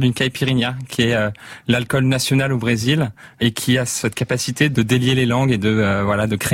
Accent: France; en tant que Français, ils nous posaient beaucoup de questions

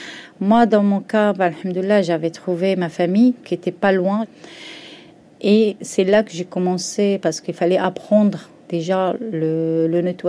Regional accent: Morocco; moved away as an adult; now in France; Alors moi, je suis marocaine. J'ai quitté le Maroc en 1999. Je suis venue avec mon ex-mari.

